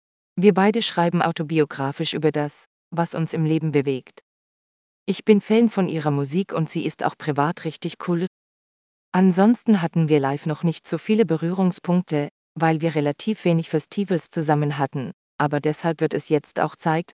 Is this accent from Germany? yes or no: yes; Ravensburg, Baden-Württemberg, Germany; Ich liebe meine Heimatstadt. Ich bin da aufgewachsen, hab seit ich denken kann in derselben Straße gewohnt, hab da meine Familie, meine Freunde.